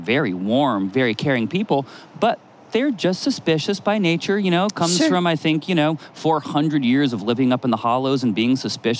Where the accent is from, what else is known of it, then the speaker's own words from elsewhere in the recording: Vermont, United States; So I'm from New England, right? I'm from Vermont.